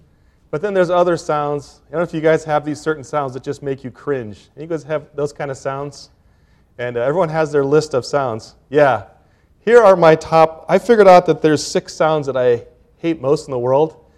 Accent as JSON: {"language": "English", "region": "California", "country": "United States", "tie": "born or raised there", "said": "So as a young man, I grew up in California, and we had Six Flags."}